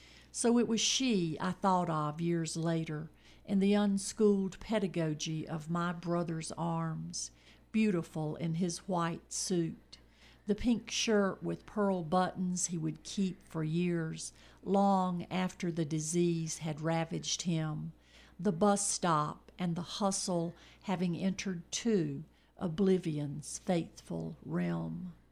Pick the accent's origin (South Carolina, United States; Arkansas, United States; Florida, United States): South Carolina, United States; Lancaster; Lancaster, South Carolina.